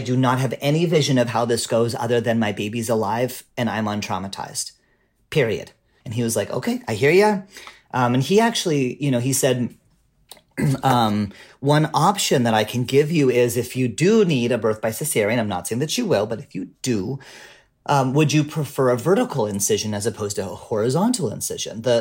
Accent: Canada; and I'm Canadian, so I'm also apologizing to everyone for throwing up on them.

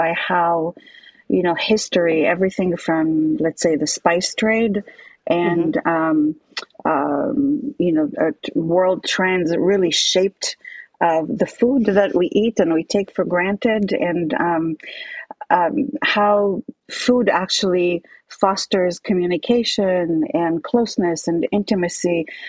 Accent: Israel; now in Minneapolis, United States; I was born and raised in Israel and ended up moving to Minneapolis in the late 80s.

